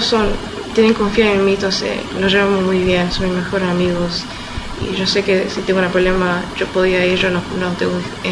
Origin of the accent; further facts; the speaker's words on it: Rosario, Santa Fe, Argentina; Yo no soy de Mendoza, pero soy de Rosario.